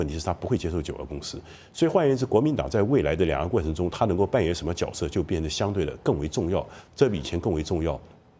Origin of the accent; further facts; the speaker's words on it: Taiwan; 就是说我既是台湾人也是中国人。